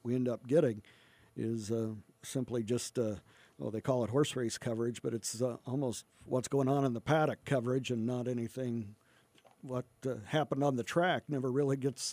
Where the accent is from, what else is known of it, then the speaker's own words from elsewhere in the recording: Rushville, Illinois, United States; I grew up in Rushville. I got hired at a radio station in Beardstown, commercial station, and spent a few years there.